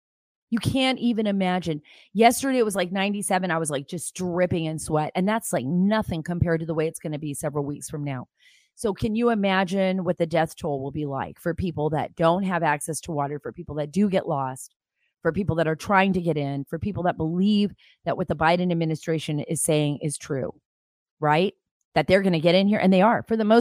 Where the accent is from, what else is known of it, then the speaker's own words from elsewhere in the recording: California, United States; even from my own neighborhood growing up in California